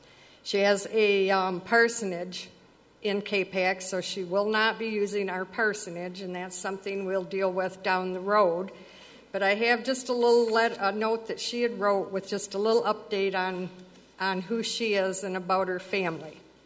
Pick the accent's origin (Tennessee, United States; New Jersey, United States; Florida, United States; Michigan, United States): Michigan, United States; Croswell; They live in the home I grew up in near Croswell, and they go to Croslex Schools.